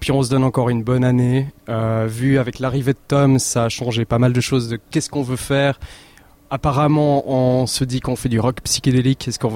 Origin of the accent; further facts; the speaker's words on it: Rolle, Vaud, Switzerland; Mathieu et moi-même, on vient de Roll. Enfin, on a grandi là-bas.